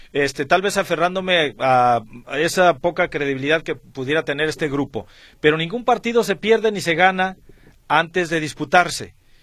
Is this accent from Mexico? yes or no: yes; Mexico